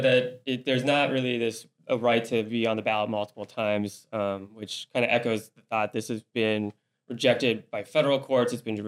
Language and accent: English; North Dakota, United States; I am from North Dakota, so there's not a whole lot of us.